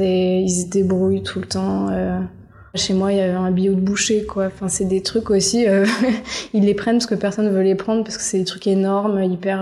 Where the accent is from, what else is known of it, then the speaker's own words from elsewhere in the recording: Paris, Île-de-France, France; J'ai grandi dans le 9e arrondissement, à Paris.